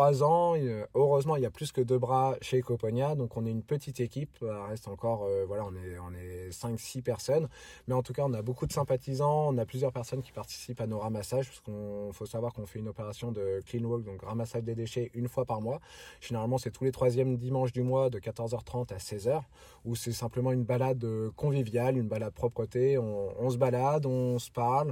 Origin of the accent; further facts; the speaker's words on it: Val-de-Reuil, Normandy, France; moved away as an adult; also born or lived in Rouen / La Rochelle / Nancy; J'ai fait toute ma scolarité à Val-de-Reuil jusqu'au lycée. Et puis ensuite, pour les études supérieures, je suis parti ailleurs.